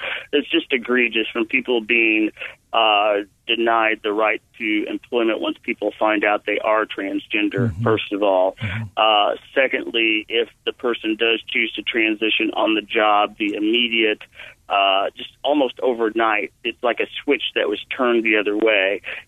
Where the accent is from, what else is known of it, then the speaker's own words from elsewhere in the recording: Bible Belt, United States; You know, I grew up in the Bible Belt. I reside in the Bible Belt